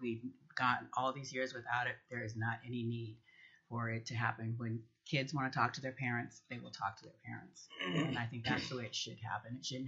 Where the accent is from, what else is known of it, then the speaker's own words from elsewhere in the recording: San Francisco, California, United States; moved away as an adult; now in Juneau, United States; I'm a Juneau resident. I've been here since 88. I came from San Francisco.